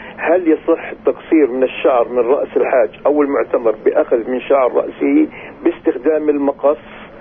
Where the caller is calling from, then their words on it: Anata, Jerusalem, Palestine; من عنات القدس.